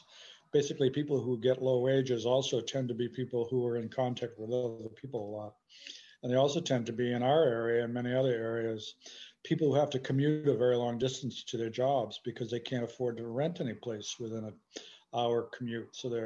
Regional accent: United States; I'm from the United States, as you mentioned.

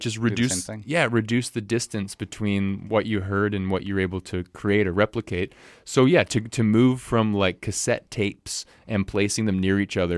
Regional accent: Canada; it was cool to have done that because we're Canadian.

